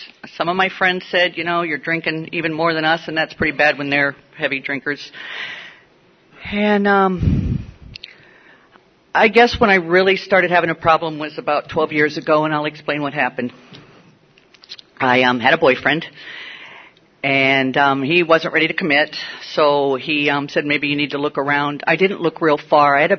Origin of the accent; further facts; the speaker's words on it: Midwest, United States; I grew up in the Midwest. I did not grow up in a family where alcohol was involved. I had a nice Catholic upbringing.